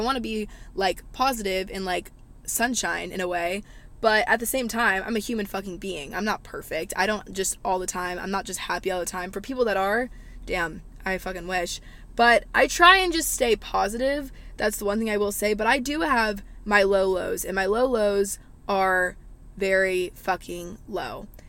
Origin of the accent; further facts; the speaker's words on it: the South, United States; Growing up in the South, I feel like I've learned so much, and friends and family are so big to me.